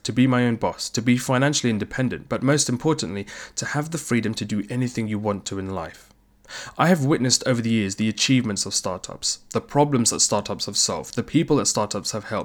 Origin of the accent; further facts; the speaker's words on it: London, United Kingdom; born there; I'm originally from Sri Lanka, I'm Tamil, but as you can tell from my accent, I was born in the UK, specifically London, England.